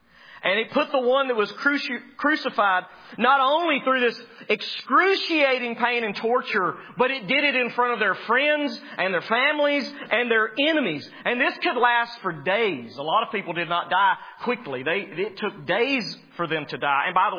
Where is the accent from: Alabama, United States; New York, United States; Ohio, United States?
Alabama, United States; I don't think I'm saying that right, but I'm from Alabama.